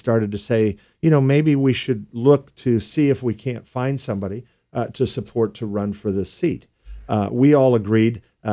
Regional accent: San Diego, California, United States; Well, sure. Born and raised in San Diego, second generation San Diego.

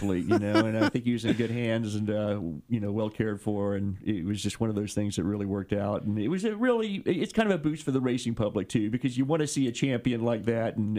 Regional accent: Lexington, Kentucky, United States; now in California, United States; in my hometown in Lexington, there's a lot of equine law firms

